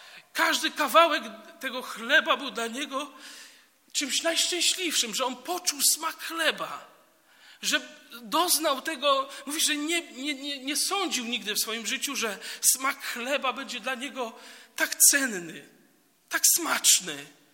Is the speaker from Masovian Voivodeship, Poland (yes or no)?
no; Lubin, Lower Silesian Voivodeship, Poland; born there; ja urodziłem się w Lubinie, jak wiecie, i moja rodzina pochodzi z Legnicy, z Lubina, z Zielonej Góry, więc tutaj okręg tego Dolnego Śląska.